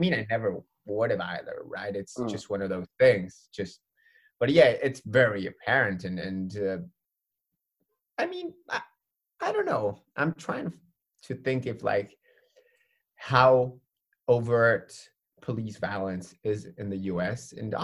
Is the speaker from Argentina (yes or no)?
yes; Argentina; So I'm from Argentina.